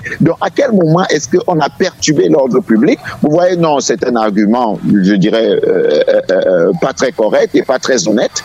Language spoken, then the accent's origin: French; Cameroon; nous avons besoin au Cameroun d'une révolution culturelle